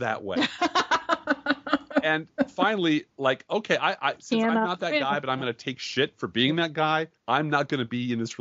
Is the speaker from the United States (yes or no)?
no; United Kingdom; up to and including us being the British, redrawing their maps after World War